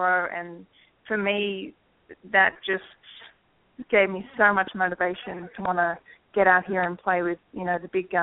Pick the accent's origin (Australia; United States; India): Australia; growing up in Australia, we're actually quite lucky